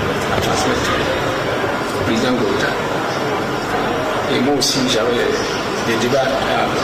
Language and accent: French; Burkina Faso; Il y a plusieurs raisons qui m'amènent ici, à Bamako. Donc j'ai quitté chez moi au Burkina Faso. Je suis arrivé chez moi ici, à Bamako.